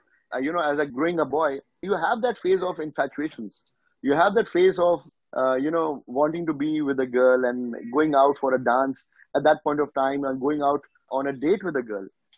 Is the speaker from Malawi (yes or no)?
no; Nainital, Uttarakhand, India; from Nainital, which I, you know, belong to.